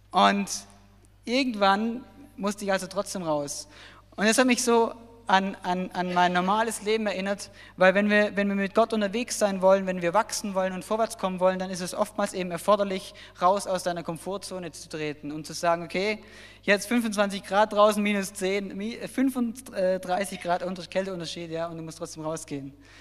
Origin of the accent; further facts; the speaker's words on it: Baden-Württemberg, Germany; ich komme eigentlich aus Süddeutschland in der Nähe von Stuttgart, so wie Dave. Und ich bin im April erst hierher gekommen in die Gemeinde.